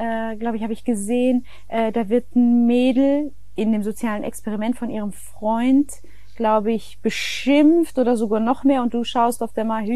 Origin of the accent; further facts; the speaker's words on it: Germany; ich kann ja nicht so viel dazu sagen als Deutsche